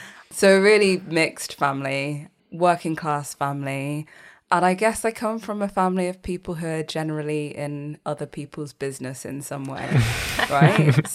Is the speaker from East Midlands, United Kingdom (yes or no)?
yes; Leicester, East Midlands, United Kingdom; So I was born in Leicester in the Midlands. That's where I grew up. That's where a lot of my family still are, most of my family.